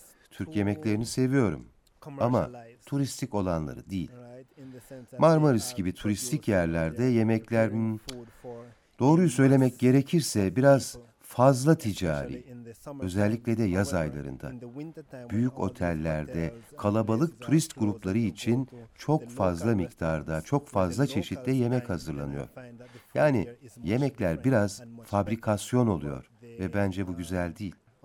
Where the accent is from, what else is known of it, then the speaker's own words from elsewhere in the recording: Jamaica; Turkish is a second language; hemen soruyorlar, "Nerelisin?" diye. "Jamaikalıyım" deyince şaşırıyorlar.